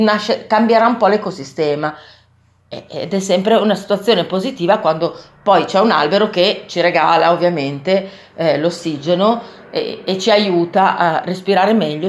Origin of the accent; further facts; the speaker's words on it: Bologna, Emilia-Romagna, Italy; bolognesi, ma mi piace anche la Sicilia tantissimo.